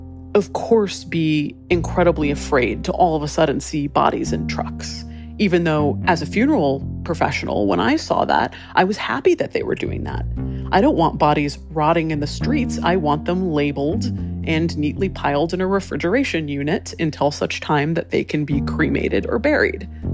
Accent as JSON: {"language": "English", "region": "Hawaii", "country": "United States", "tie": "born or raised there", "said": "my parents live in Hawaii. I grew up in Hawaii. They're still there."}